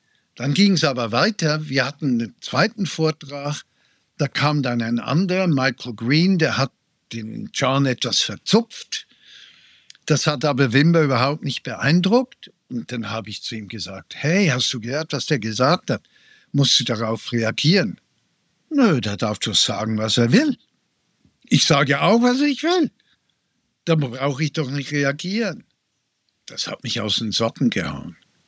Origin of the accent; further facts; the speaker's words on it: Switzerland; ich bin Schweizer.